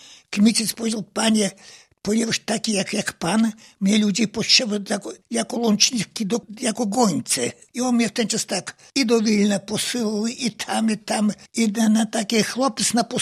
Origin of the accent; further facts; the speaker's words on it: Vitebsk Region, Belarus; my pochodzimy z Kresów Wschodnich. Ja byłem jeszcze 100 kilometrów za Wilnem, do ludzkiej granicy. Z tamtych stron też Buclaw, Postawy, te powiaty, ale województwo wileńskie wszystko to było.